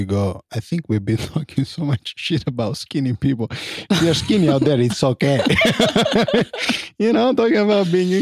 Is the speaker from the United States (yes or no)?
no; Italy; I grew up in Italy.